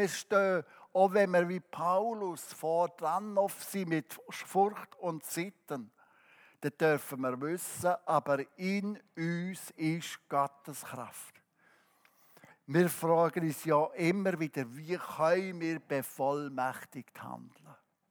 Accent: Switzerland; Abstimmen, wie wir ja als Schweizer so sehr verliebt sind, unser demokratisches Prinzip.

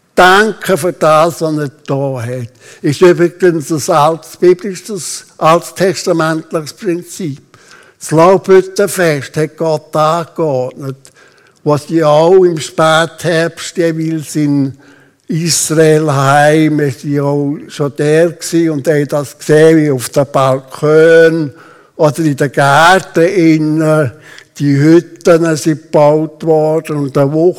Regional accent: Switzerland; sind wir Schweizer wirklich besser als die Afghanen, die so ein trauriges Leben haben im Land.

